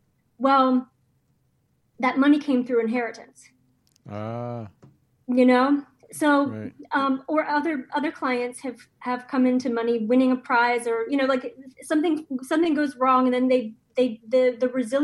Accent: St. Louis, Missouri, United States; now in Nashville, United States; I'm actually from St. Louis originally, but I lived in Nashville for a long time.

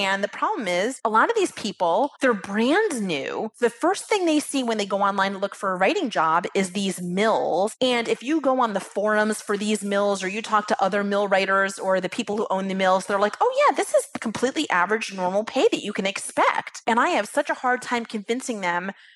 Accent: East Coast, United States; also born or lived in California; We're originally, this was in California, we're from the East Coast. We decided to move back east

